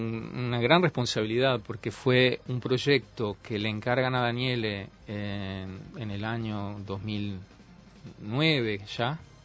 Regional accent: Uruguay

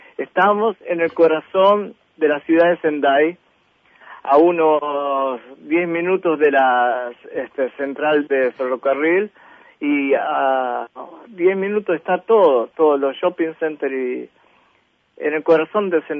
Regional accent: Uruguay; now in Israel; Yo me fui del Uruguay en 1970. Ajá. El 11 de julio de 1970 emigré a Israel.

